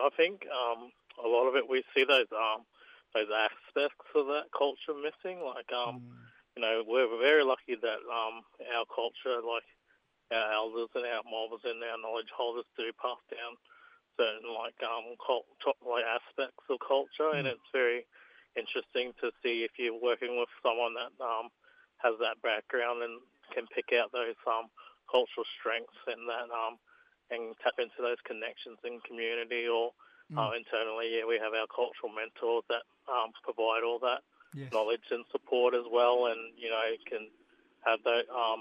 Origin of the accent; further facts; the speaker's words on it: Rockhampton, Queensland, Australia; born there; now in Gympie, Australia; I was born in Rockhampton, so I'm a Durrumbull man, but I'm living on mum's country now, so Gubbi Gubbi country in Gympie, so yeah.